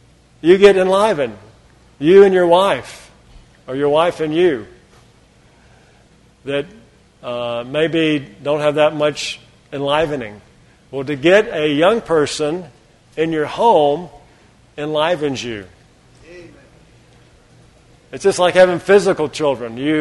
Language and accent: English; Austin, Texas, United States; Here, I'm from Austin, some of you from Chicago, some from Ohio, and we're in a fellowship, right?